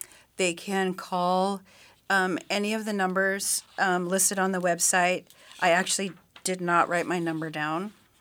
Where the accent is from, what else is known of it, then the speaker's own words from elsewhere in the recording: Sitka, Alaska, United States; I'm from Sitka.